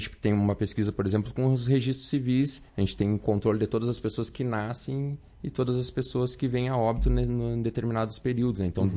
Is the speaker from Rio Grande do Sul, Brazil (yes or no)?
yes; Santa Maria, Rio Grande do Sul, Brazil; eu sou lá de Santa Maria, mas um lagoense há 18 anos, né?